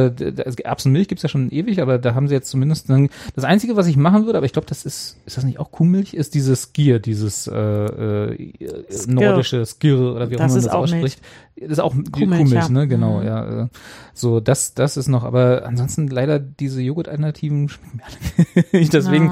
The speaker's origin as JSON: {"language": "German", "region": "East Germany", "country": "Germany", "tie": "born or raised there", "said": "ich bin groß geworden in der DDR und dann auch in der Zeit danach"}